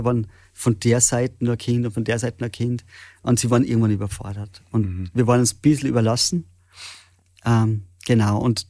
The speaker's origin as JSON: {"language": "German", "region": "Salzburg", "country": "Austria", "lives_now": "Villach, Austria", "said": "ich bin aus Salzburg und lebe jetzt in Villach."}